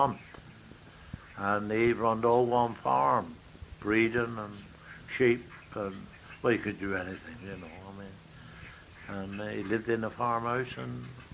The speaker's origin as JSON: {"language": "English", "town": "Stoke Gabriel", "region": "South West England", "country": "United Kingdom", "tie": "born there", "said": "we was country. I was born in Stoke Gabriel, you see. Proper country chap"}